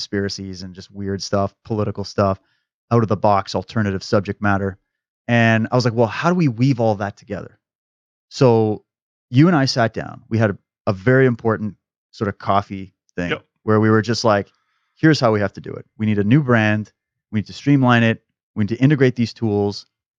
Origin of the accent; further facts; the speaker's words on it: Saskatchewan, Canada; And I'm a, well, I came from Saskatchewan, so I came from Farmville in a way.